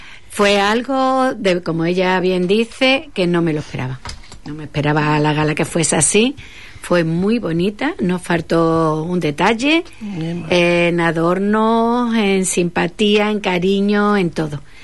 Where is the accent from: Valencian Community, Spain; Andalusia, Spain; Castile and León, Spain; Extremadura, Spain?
Andalusia, Spain; El Cerro de Andévalo; A pesar de que soy del Cerro de Andévalo, pero nunca había llegado a Santa Bárbara.